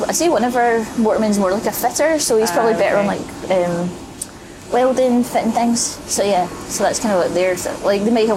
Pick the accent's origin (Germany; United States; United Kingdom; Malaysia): United Kingdom; Scotland; Yeah, I think it's the accent. They're terrified of me because I'm Scottish.